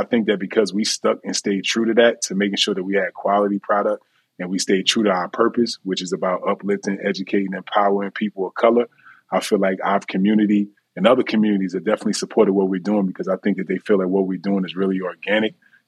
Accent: New Jersey, United States; you know how we are from Jersey, we cocky and just we confident.

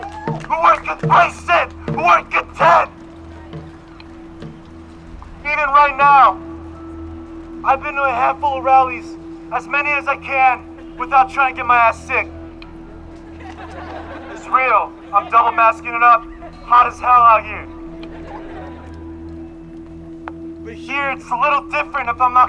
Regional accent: the South, United States; My dad and my mom raised me to be racist. I grew up in the South.

